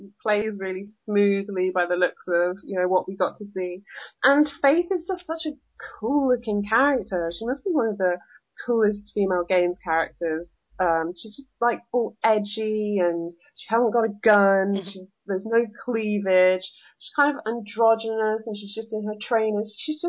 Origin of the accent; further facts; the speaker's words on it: London, United Kingdom; running around London, my hometown.